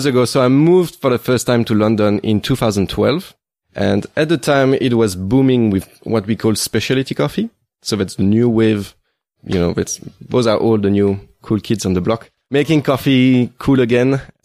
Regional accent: Luxembourg; My nationality is Belgian, but I'm actually from Luxembourg. So that's the tiny country that is between Germany, France, and Belgium. I still have my family company there. And so I used to live for the past 10 years in Luxembourg.

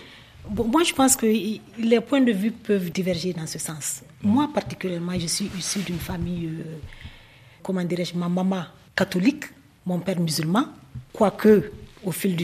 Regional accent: Gao, Mali; La majorité, j'en viens parce que je viens de la région de Gao.

